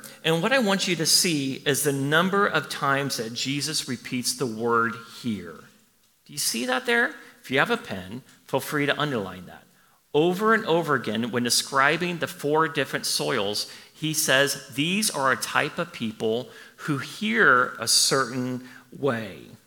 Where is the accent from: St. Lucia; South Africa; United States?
United States; Arizona; I was a senior in high school, and I grew up in Arizona.